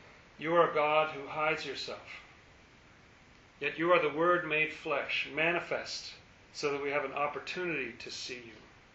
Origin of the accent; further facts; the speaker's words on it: England, United Kingdom; I grew up in England, and it was very dark in the winter.